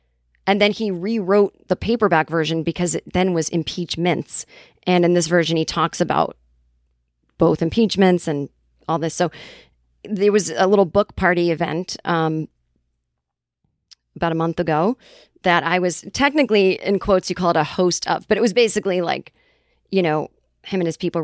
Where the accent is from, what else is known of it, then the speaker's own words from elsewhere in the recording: Massachusetts, United States; accent: Boston; And then we started talking in our Boston accents.